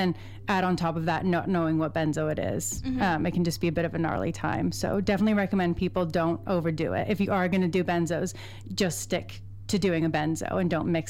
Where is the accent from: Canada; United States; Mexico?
Canada; now in New Zealand; I was surprised when I came to New Zealand from Canada